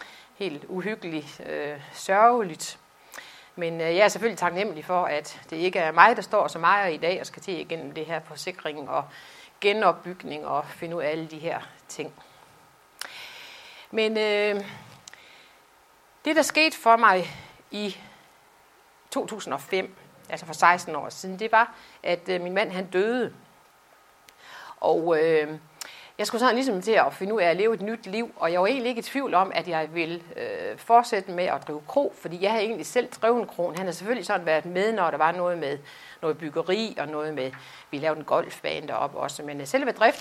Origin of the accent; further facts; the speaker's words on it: Aulum, Central Denmark Region, Denmark; also born or lived in Resen; Jeg er rigtig vestjyde. Jeg har faktisk boet i Vestjylland hele mit liv. Jeg er født i Resen op i Struer, men har boet i Aulum det meste af mit liv.